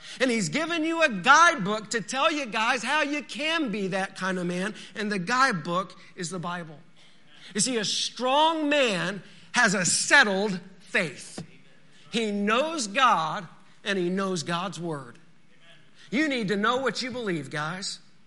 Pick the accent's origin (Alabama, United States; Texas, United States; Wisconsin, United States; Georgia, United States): Texas, United States; Now, the Holy Land is a lot like where I grew up in West Texas.